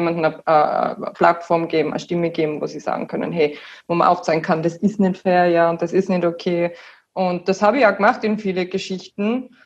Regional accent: Wattens, Tyrol, Austria; Ich meine, wir sind aus Wattens, also meine Mom und mein Bruder wohnen auch in Wattens noch.

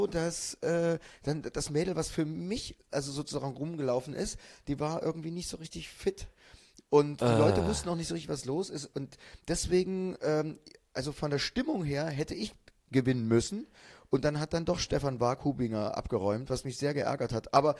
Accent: Leipzig, Saxony, Germany; Ja, ich bin Essener, bin Leipziger.

